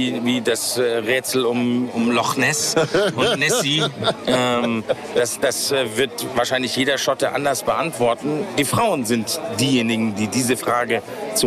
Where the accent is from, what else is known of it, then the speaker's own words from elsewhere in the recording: Munich, Bavaria, Germany; born there; Ja, tatsächlich habe ich schottisch-irische Verwandtschaft und schottisch-irisches Blut. Und bin ein gebürtiger Münchner